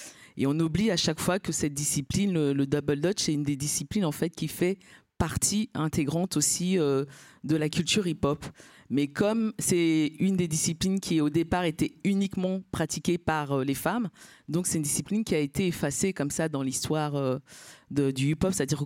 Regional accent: Cameroon; now in France; Moi, je suis originaire du Cameroun. Donc, c'est comme ça qu'on est venu ici, en fait, en France.

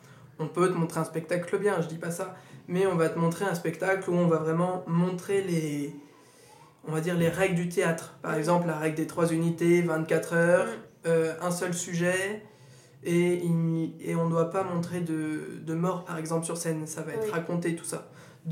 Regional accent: Saint-Étienne, Auvergne-Rhône-Alpes, France; et en tant que Stéphanois, ça fait bien plaisir.

